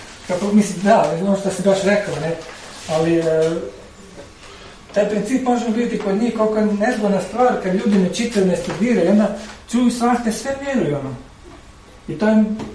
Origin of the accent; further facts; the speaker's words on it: Croatia; moje subjektivno shvaćanje, ja sam Hrvat